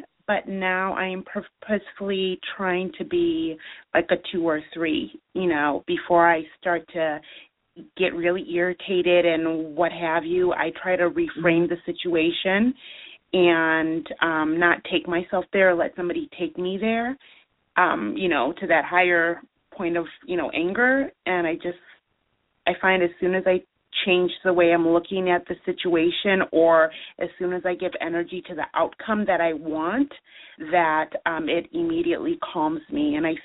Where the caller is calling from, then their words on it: Atlanta, Georgia, United States; I'm calling from Atlanta.